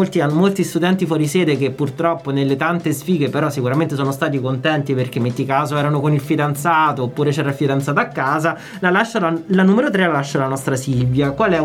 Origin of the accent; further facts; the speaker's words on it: Southern Italy, Italy; anch'io sono terrone